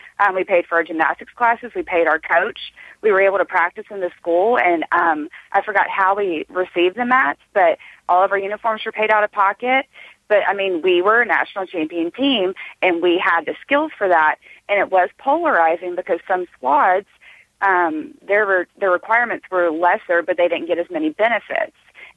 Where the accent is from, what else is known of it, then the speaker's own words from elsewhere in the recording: Memphis, Tennessee, United States; I'm from Memphis, where cheerleading is, you know, a big deal